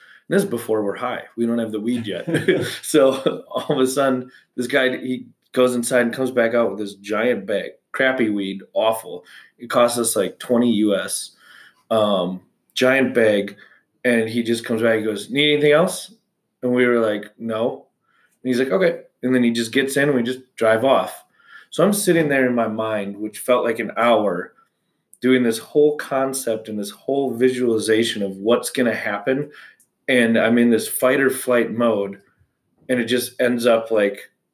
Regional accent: United States; Was and then they, and because I'm an American, they're going to assume that my parents are rich or that we have lots of money.

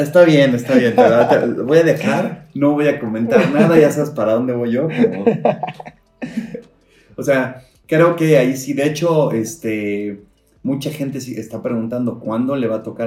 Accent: Mexico; porque pues claramente somos mexicanos.

